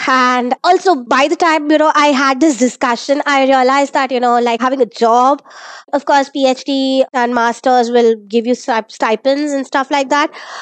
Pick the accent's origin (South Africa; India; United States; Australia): India; first language Malayalam; English is a second language; Hindi and Marathi came about because of that. My native language, Malayalam, is basically, you know, the stuff that I speak at home. It's just like a very multilingual thing on account of the place where I'm at.